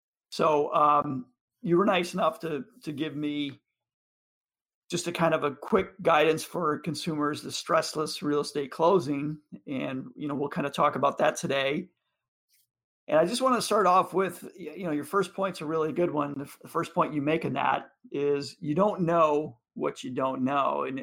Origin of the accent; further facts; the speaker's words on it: Michigan, United States; Both he and I grew up in Michigan, so we're Michiganders, so we have that going for us.